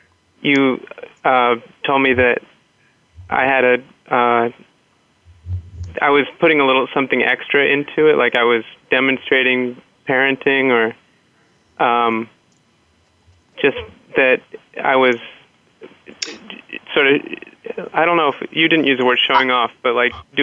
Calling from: New York City, New York, United States; I'm calling from New York City in my office.

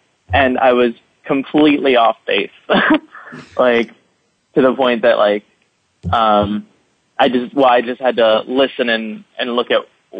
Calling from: New York City, New York, United States; New York City. At City, the bank.

